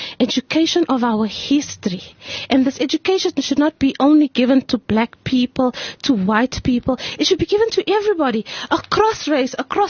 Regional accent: South Africa; I am a South African that is truly mixed. My father's an Indian. My mother's a black. My grandfather's a Swati. I grew up in an Indian neighborhood and a colored neighborhood, and I'm married to a Xhosa man.

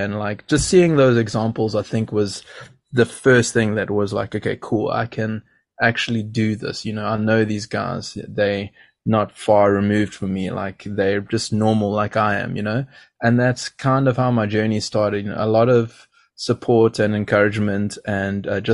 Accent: Durban, KwaZulu-Natal, South Africa; But growing up where I grew up in Durban.

